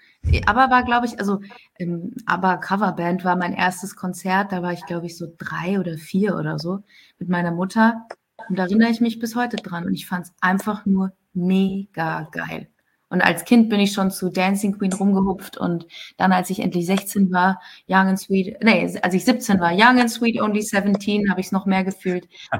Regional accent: Bavaria, Germany; ich bin ja aus Bayern

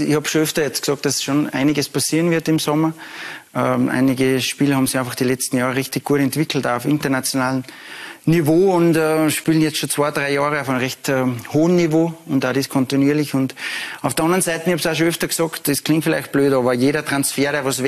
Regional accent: Salzburg, Austria; ich komme aus Salzburg, bin mit der Familie dort

